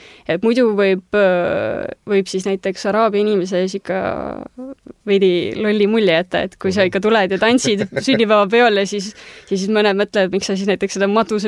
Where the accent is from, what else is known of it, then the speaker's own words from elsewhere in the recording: Saare County, Estonia; mina ju ise ka kasvasin üles siin Saaremal